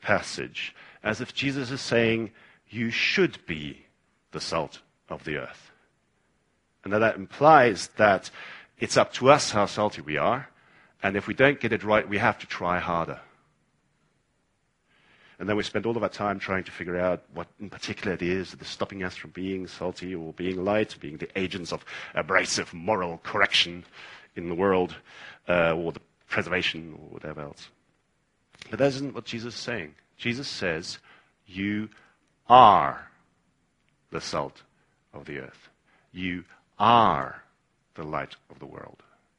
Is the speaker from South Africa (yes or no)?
yes; South Africa; Now, I come from South Africa.